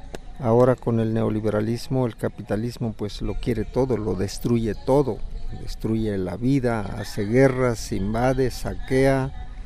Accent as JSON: {"language": "Spanish", "region": "Michoacán", "country": "Mexico", "said": "el pueblo Purépecha, pues de donde vengo."}